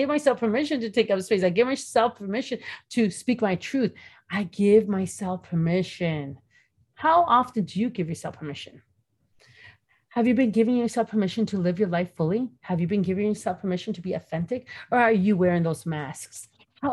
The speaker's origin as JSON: {"language": "English", "town": "Toronto", "region": "Ontario", "country": "Canada", "tie": "born or raised there", "said": "growing up in Toronto, in a ghetto, I would call it, and with a single mother"}